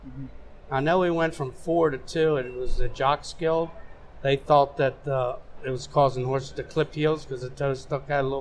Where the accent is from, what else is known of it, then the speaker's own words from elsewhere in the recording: Mayo, Maryland, United States; No, I grew up in Mayo, Maryland.